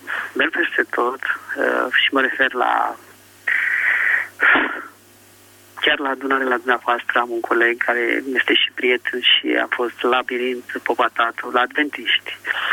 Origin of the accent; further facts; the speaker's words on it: Bucharest, Romania; sunt din București